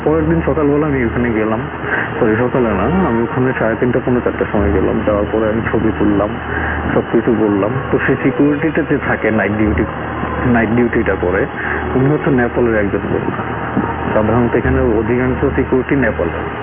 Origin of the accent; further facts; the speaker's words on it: Bangladesh; এখানে মই বলা হয় আমাদের বাংলাদেশে আঞ্চলিক ভাষায়